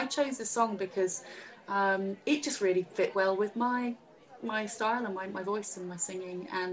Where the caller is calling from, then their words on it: Chorleywood, East of England, United Kingdom; I'm speaking from the wintry bowels of Hertfordshire, on the border of Middlesex, on the Three Rivers, between Middlesex, Berkshire, and Buckinghamshire, sorry, and Hertfordshire. I mean, Chorleywood.